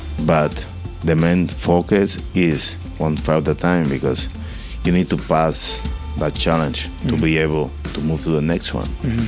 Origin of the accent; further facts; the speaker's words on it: Dominican Republic; English is a second language; Yes, I'm from Dominican Republic.